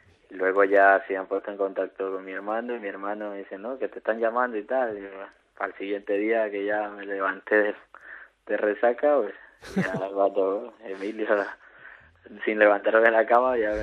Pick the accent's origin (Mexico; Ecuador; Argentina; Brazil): Ecuador; now in Navarre, Spain; Yo soy de Ecuador y vivo aquí en Navarra 12 años, que llevo 12 años vivo aquí en Navarra, sí.